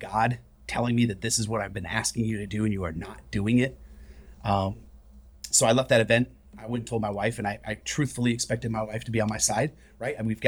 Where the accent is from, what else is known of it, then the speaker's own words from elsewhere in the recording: Michigan, United States; And I met Steve by going to another ministry up in Michigan. That is my home state.